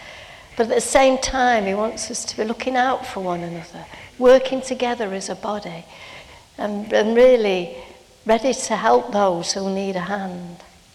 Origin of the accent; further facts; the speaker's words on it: United Kingdom; He wants us to be out of control, but we're British, we don't do that. We've got to forget that we're British.